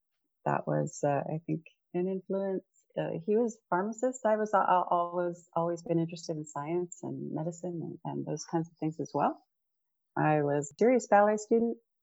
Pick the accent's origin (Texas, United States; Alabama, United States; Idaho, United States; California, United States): Texas, United States; El Paso; Well, I'm from El Paso, Texas. Father was a pharmacist.